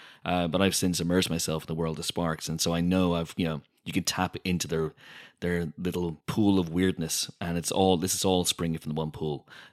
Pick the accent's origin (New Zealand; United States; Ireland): Ireland; accent: Irish; I think if my Irish accent becomes more exaggerated during the course of this review, then I apologise.